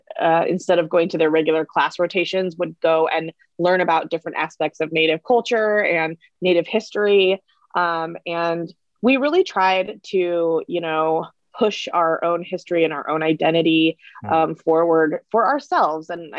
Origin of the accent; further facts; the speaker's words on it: Canby, Oregon, United States; also born or lived in Eugene; I was born and raised. I was born in Eugene, officially, but I was raised in Canby. I went, K through 12 was all Canby.